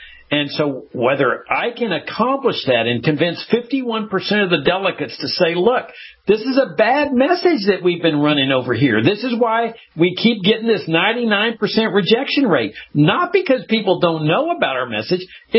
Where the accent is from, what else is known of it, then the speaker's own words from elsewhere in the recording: Texas, United States; I grew up in South Texas.